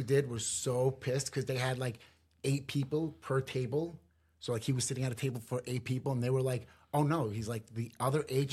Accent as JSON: {"language": "English", "region": "New Jersey", "country": "United States", "said": "I was like, you know, I'm from Jersey."}